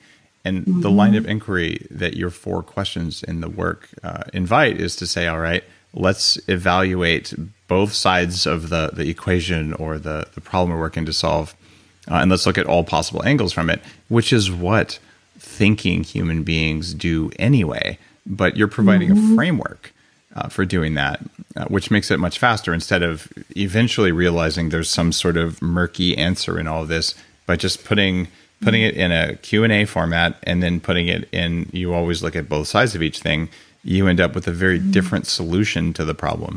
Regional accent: California, United States; I come from Silicon Valley. I'm a former computer hacker.

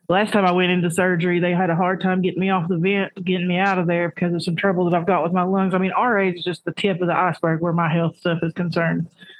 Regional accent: Tennessee, United States; I'm from the Tri-Cities, Tennessee. We're right on the edge of Northeast Tennessee, Southwest Virginia.

